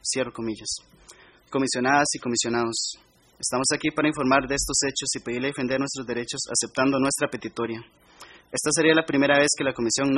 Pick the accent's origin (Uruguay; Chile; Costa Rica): Costa Rica; Salitre, Puntarenas; Yo provengo del territorio indígena de Salitre y pertenezco al pueblo Uribri.